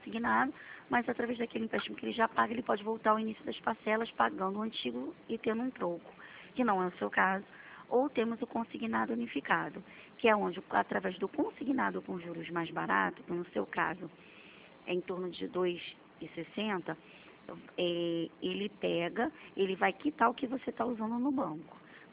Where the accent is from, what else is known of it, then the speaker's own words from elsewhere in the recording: Rio de Janeiro, Brazil; Eu sou daqui do Rio de Janeiro.